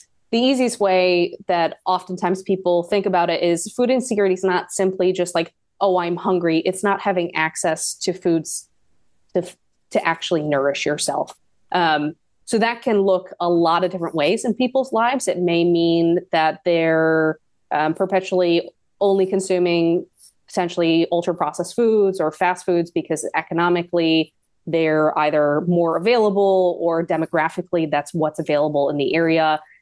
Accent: East Coast, United States; moved away as an adult; now in Kentucky, United States; I am somebody who was born and raised on the East Coast and moved to the Midwest for work about a decade ago. I cannot believe that I'm a Kentucky resident and have been for almost 8 years

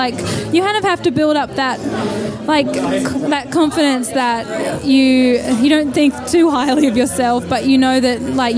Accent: Australia; also born or lived in Surrey; now in London, United Kingdom; I am Australian, so I grew up in Australia, but then I spent about 3 years in Surrey at high school.

